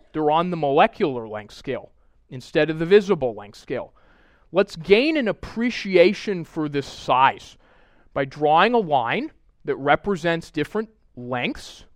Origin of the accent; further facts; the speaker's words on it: Minnesota, United States; now in Santa Barbara, United States; I'm from Minnesota, and the temperature swings a lot more than it does here